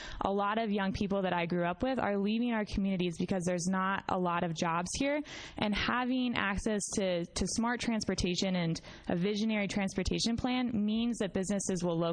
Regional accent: Oregon, United States; also born or lived in Phoenix; So I grew up here in Southern Oregon, and for a while I lived in Phoenix

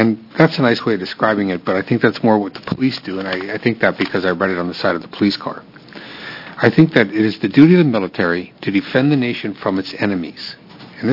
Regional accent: North Dakota, United States; I was born and raised in North Dakota

